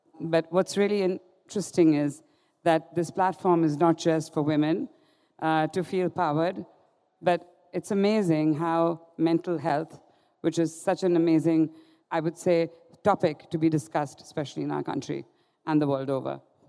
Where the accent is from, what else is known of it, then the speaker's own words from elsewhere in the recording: Jammu and Kashmir, India; I come from Kashmir. I don't know whether there's a connection there.